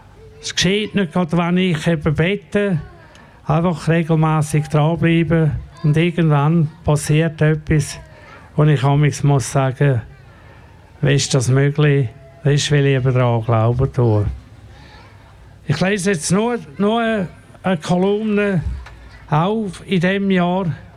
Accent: Glarus, Switzerland; accent: Glarus German; Das ist jetzt auf Glarnerdeutsch, also ich bin Glarner.

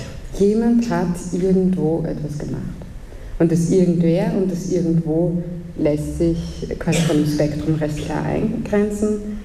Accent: Vienna, Austria; Und das ist ein hoher Prozentsatz, kann ich für meine Heimatstadt Wien sagen.

